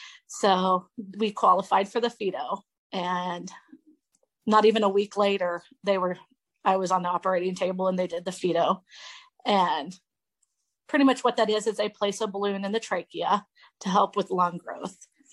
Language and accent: English; McPherson, Kansas, United States; I'm from McPherson, Kansas. I have six children.